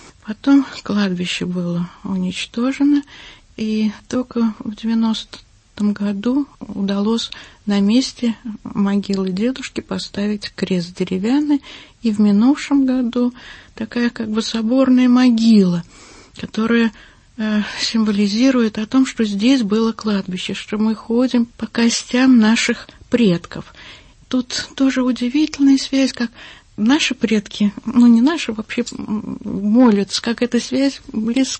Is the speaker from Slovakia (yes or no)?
no; Moscow, Russia; Я уже москвичка, и мы, как я говорю, что мы москвичи недавние, всего 156 лет. Но когда я приезжаю в город Александров, я чувствую именно корни там.